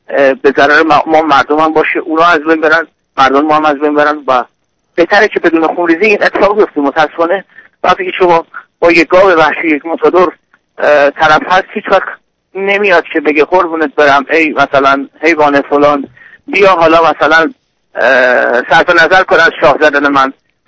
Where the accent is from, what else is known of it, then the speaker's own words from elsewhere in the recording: Iran; به عنوان یک ایرانی وطن پرست، به عنوان یک خود تبعیدی مثل همه ما که در غربت الان هستیم